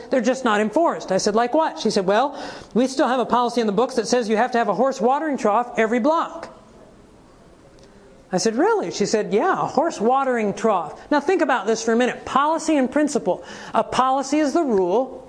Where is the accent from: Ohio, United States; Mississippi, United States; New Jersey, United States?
Ohio, United States; When I was in Ohio, I grew up in Ohio.